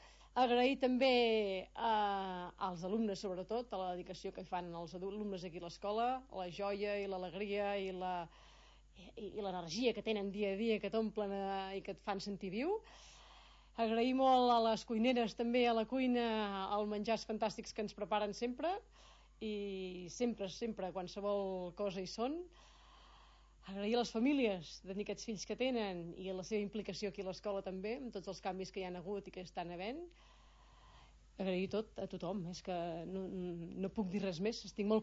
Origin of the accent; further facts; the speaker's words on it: Catalonia, Spain; L'enyoraré molt, perquè jo vinc del Ripollès, enyoro també les muntanyes, m'encanten les muntanyes i el meu poble del Ripollès.